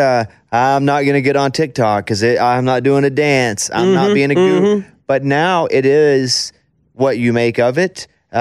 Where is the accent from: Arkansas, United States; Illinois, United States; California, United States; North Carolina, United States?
Arkansas, United States; I'm from Arkansas, so, you know, my grandma taught me to two-step.